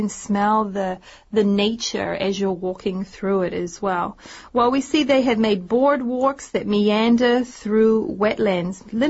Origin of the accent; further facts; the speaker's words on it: New Zealand; So if you ask me, where are you from? I would say, oh, I'm a Kiwi.